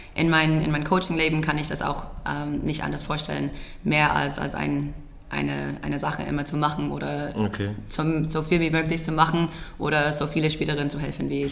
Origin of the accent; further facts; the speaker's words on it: United States; German is a second language; Ich bin in Amerika geboren und aufgewachsen und war auch dort in der High School.